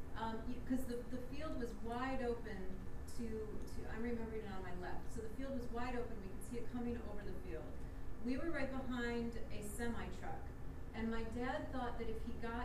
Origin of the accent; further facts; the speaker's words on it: Michigan, United States; I'm from Michigan.